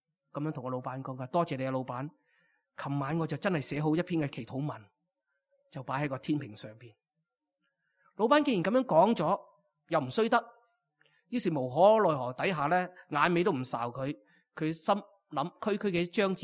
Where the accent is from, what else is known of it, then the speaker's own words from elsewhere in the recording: Hong Kong; 基本上呢，我们香港人呢，其实这个生活质素，快乐的指数是每况愈下